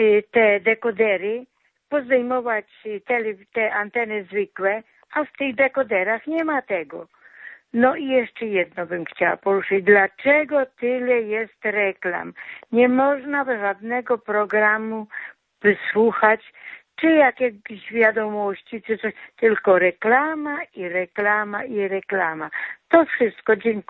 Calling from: Subcarpathian Voivodeship, Poland; z Podkarpacia.

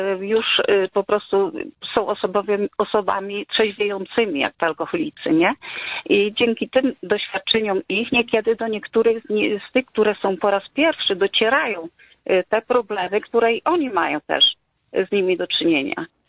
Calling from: Przemyśl, Subcarpathian Voivodeship, Poland; A dzwonię z Przemyśla.

